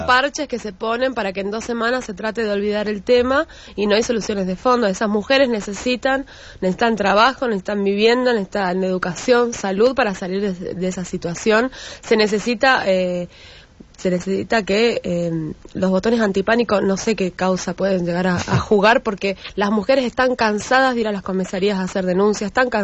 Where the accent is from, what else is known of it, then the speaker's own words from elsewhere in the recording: Mendoza, Argentina; yo vengo de Mendoza y siempre nos dicen, las provincias más conservadoras de la Argentina